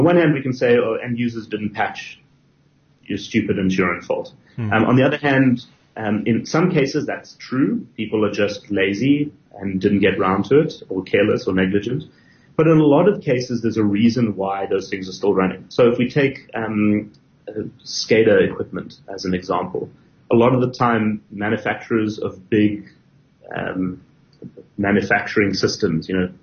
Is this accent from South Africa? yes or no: yes; South Africa; as a South African citizen, I want the South African law enforcement or intelligence agencies to be able to do their mission.